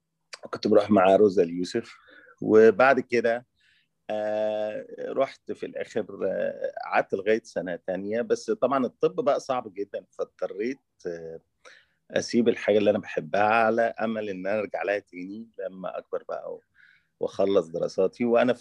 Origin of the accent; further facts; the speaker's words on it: Egypt; moved away as an adult; انا ما خرجتش من مصر قسرا او في حاجه زي كده، انا خرجت منها لان انا ما حبيتش قيم المجتمع